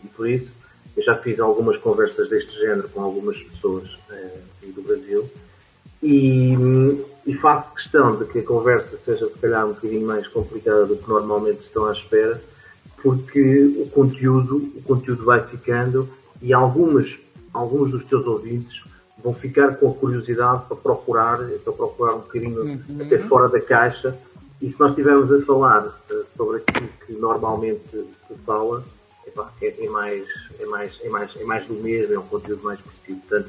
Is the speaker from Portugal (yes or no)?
yes; Leiria, Centro, Portugal; moved away as an adult; eu sou de natural da zona centro, de Leiria, vim há muito tempo estudar e trabalhar, estou no Alentejo. Aqui pertinho de Espanha, bem pertinho de Espanha